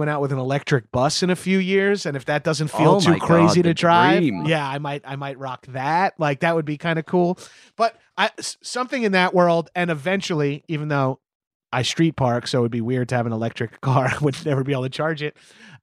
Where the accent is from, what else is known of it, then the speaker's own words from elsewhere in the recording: Long Island, New York, United States; I'm from Long Island, New York.